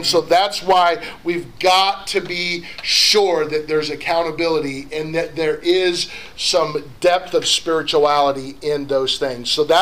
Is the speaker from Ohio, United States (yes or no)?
yes; Lima, Ohio, United States; I'm from Redneckville. Right, I'm from Lima, Ohio.